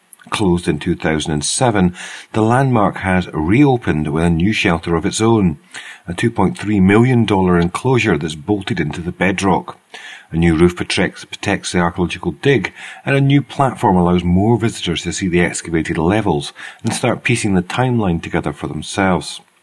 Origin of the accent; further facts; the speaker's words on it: United Kingdom; I'm being British